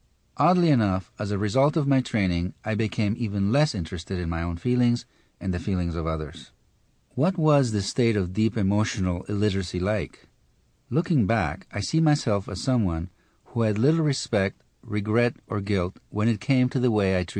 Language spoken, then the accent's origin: English; Mexico City, Mexico; Growing up in Mexico City, I was raised in the traditional mold of the European male.